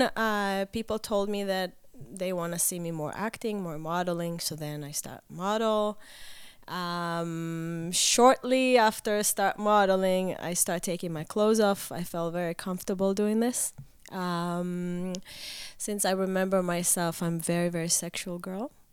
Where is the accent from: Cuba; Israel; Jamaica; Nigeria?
Israel; now in United States; Well, I'm originally from Israel. I came to the United States 12 years ago.